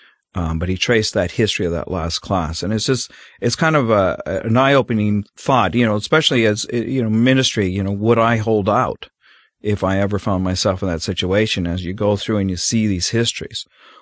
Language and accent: English; United States; as an American growing up, and you just, you know, it's a foreign situation because we've never really gone through that type of stuff.